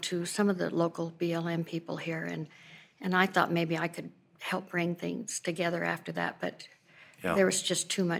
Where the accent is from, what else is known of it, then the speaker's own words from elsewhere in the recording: California, United States; now in Kanab, United States; I was raised actually in California, but I moved to Kanab over 60 years ago.